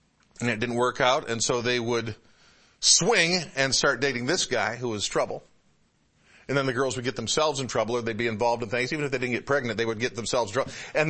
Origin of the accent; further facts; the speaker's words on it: Detroit, Michigan, United States; I grew up in the Metro Detroit area.